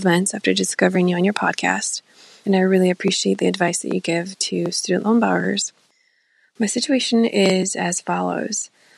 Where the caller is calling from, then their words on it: Midwest, United States; I'm calling from the Midwest.